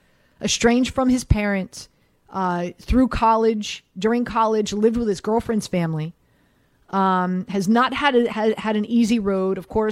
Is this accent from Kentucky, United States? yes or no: no; Miami, Florida, United States; because I'm from Miami. There is a small part of me that does root for the Dolphins.